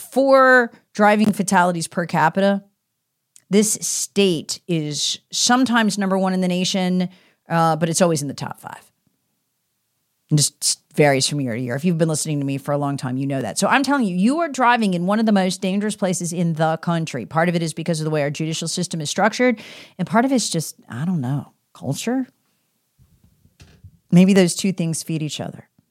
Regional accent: North Carolina, United States; now in Greenville, United States; I came from Mecklenburg County, North Carolina

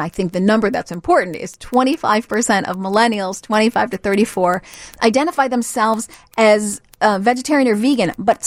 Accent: Chicago, Illinois, United States; Oh, hey, I'm born and raised in Chicago. This is Chicago's not farmland, but I'm in the Midwest.

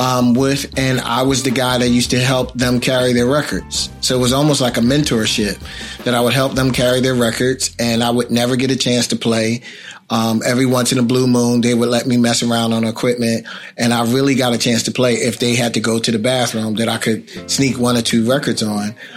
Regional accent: Philadelphia, Pennsylvania, United States; Growing up in Philadelphia, they would have a lot of block parties

